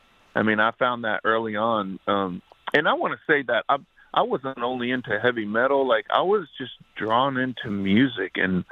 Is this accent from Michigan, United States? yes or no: no; Bakersfield, California, United States; I grew up in Bakersfield, California, and all that was there are oil fields, cotton fields, and country music.